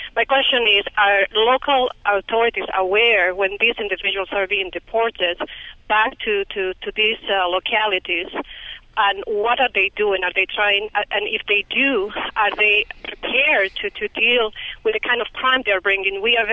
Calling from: Bolivia; I'm from Bolivia, and it happened that today I read a newspaper, the local newspaper in my city

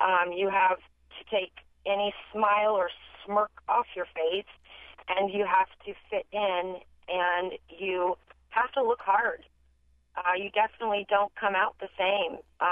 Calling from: Sacramento, California, United States; I'm from Sacramento, California

